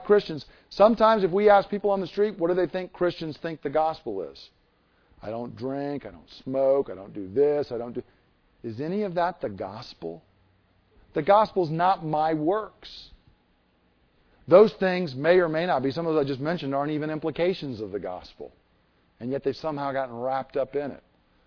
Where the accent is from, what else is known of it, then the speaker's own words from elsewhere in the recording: Georgia, United States; I grew up in Georgia. You can't get away from it in Georgia.